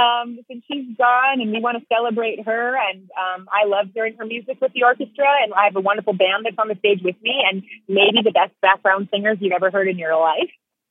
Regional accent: Houston, Texas, United States; I'm in Houston. I'm from Houston, so I get to be home, actually, this weekend, you know, visiting family and friends

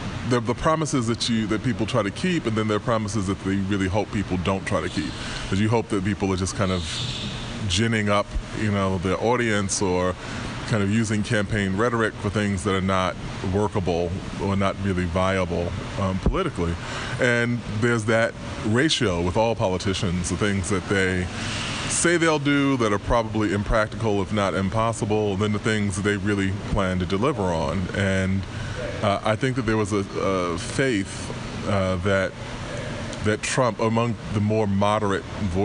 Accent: New York, United States; and I'm a New Yorker, native New Yorker

